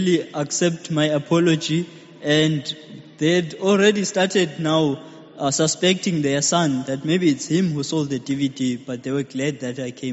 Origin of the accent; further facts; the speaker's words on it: Durban, KwaZulu-Natal, South Africa; I grew up enjoying soccer and other sports. In the year 1997, we moved now from Durban to a certain area. Which is a sort of a suburb area.